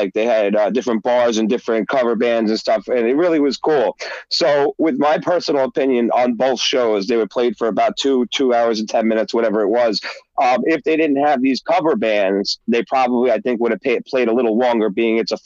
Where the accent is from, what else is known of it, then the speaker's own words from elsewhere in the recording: San Francisco, California, United States; I'm from California, particularly San Francisco.